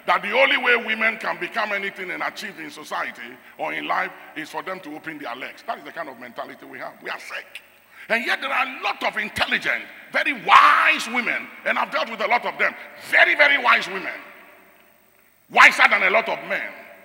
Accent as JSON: {"language": "English", "country": "Ghana", "said": "Because I watched something. I watched something as a Ghanaian over the years. We are a people who don't celebrate success."}